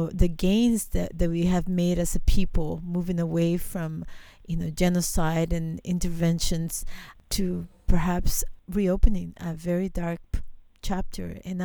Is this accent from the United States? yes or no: no; El Salvador; Growing up in El Salvador, the idea of humanitarian aid has always been that it's a good thing, right?